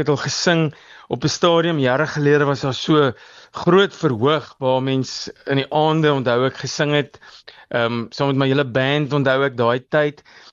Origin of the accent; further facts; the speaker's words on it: Parys, Free State, South Africa; ek in die Vrystaat groot geword het, Parys, wat eintlik mos maar om die draai op 'n manier is.